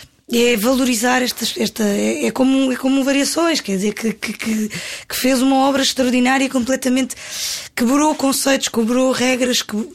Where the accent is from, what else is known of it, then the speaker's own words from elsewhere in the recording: Algarve, Portugal; Eu cresci muitos anos no Algarve, as janeiras iam bater à porta.